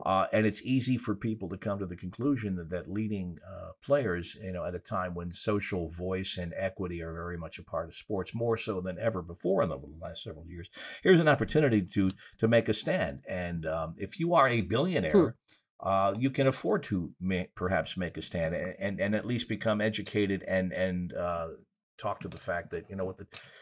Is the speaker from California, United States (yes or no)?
no; New Jersey, United States; and I grew up in North Jersey. I'm thinking to myself, look, I kind of know the landscape.